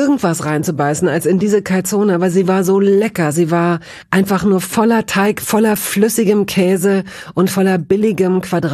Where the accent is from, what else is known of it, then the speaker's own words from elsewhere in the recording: Hanover, Lower Saxony, Germany; ich komme aus Hannover